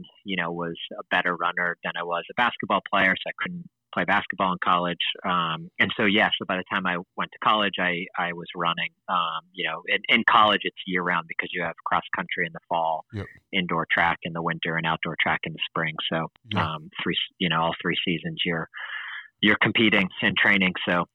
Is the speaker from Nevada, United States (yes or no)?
no; Pittsburgh, Pennsylvania, United States; moved away as an adult; now in New England, United States; I grew up in Pittsburgh, so sort of born and raised there, and migrated up to the New England area for college, and have pretty much stayed up here ever since.